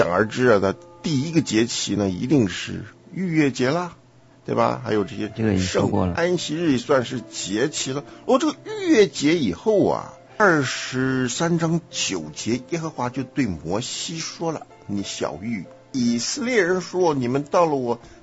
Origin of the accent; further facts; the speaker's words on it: Taiwan; 我们从台湾来，想当年大家都要去服兵役